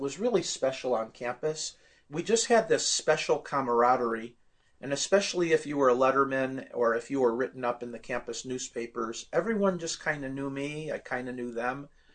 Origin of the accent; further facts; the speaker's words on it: Chicago, Illinois, United States; I grew up in Chicago. I grew up about a block and a half from the beach, right off of Sheridan Road, Loyola University.